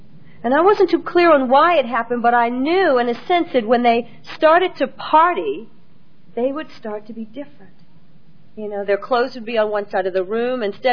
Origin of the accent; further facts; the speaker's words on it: New York City, New York, United States; I was a poor little black kid growing up in the South Bronx, and that was it.